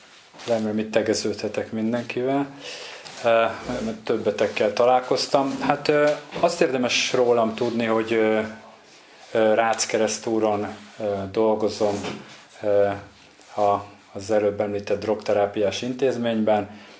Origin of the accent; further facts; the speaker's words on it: Budapest, Hungary; born there; 1975-ben születtem Budapesten.